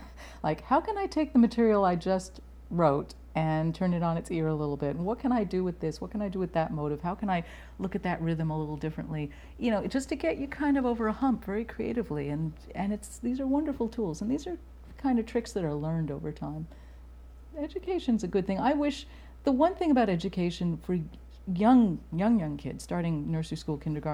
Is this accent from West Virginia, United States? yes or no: no; New York City, New York, United States; I had a phenomenal education because growing up in New York City, starting from the time I was 15